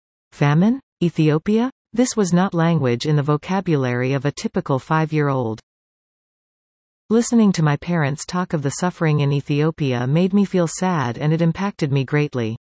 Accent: Victoria, British Columbia, Canada; Growing up in Victoria, the time came when I could not wait to get off the island in search of new opportunities.

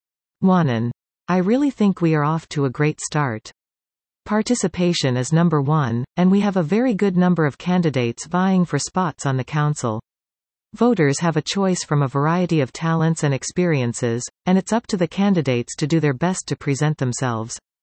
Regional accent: Elliott Lake, Ontario, Canada; My past, my present and my future all revolve around Elliott Lake. I love my hometown, I feel deeply connected to our community

